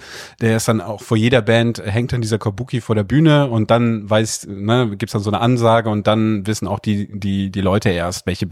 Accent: Cologne, North Rhine-Westphalia, Germany; man kommt so als Kölner, ne, also so gerade wir hier in Köln

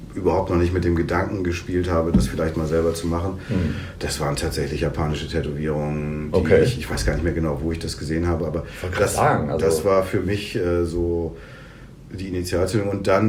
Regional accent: Eckernförde, Schleswig-Holstein, Germany; also born or lived in Hameln; now in Berlin, Germany; Ich bin geboren in Hameln, aber groß geworden im Norden in Eckernförde.

